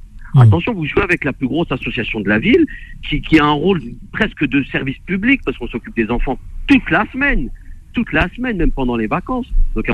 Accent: Sartrouville, Île-de-France, France; On est des Sartrouvillois et des Sartrouvilloises qui adorons notre ville et on s'investit pour notre ville.

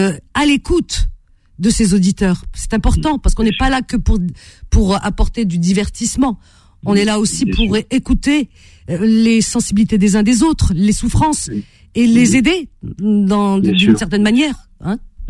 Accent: Cherchell, Tipaza Province, Algeria; Qui est enterrée à Cherchel, dans ma ville natale.

